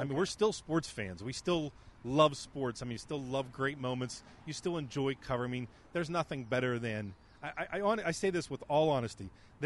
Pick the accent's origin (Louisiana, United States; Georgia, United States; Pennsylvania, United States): Pennsylvania, United States; Pittsburgh; growing up in Pittsburgh and being a Pitt fan as a kid